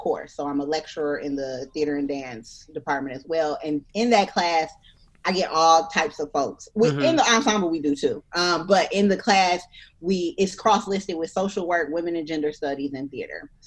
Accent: Detroit, Michigan, United States; now in Austin, United States; I'm from Detroit. It's still very difficult for me to say I'm from Austin. Like when I introduce myself, I'll be like, I'm living in Austin, but I'm from Detroit.

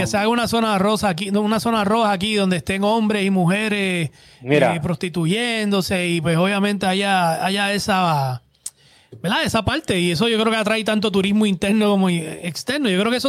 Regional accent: Puerto Rico; y los hombres más lindos somos nosotros, los boricuas también.

